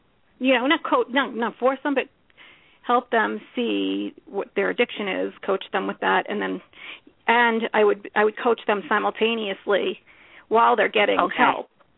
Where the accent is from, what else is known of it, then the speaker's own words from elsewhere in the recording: Colorado, United States; I am from Colorado. You're right.